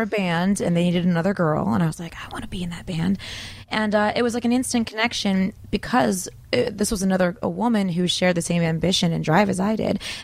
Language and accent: English; Detroit, Michigan, United States; now in Los Angeles, United States; I'm from Detroit.